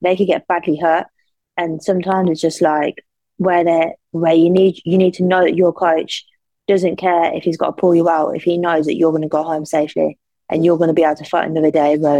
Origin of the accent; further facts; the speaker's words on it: Northampton, East Midlands, United Kingdom; So I'm from Northampton, but I travel to Sheffield now